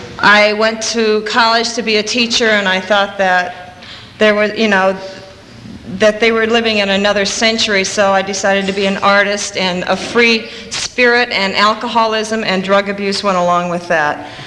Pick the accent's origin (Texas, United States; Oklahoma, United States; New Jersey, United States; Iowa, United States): Iowa, United States; I grew up in Iowa, and it wasn't where I would have picked.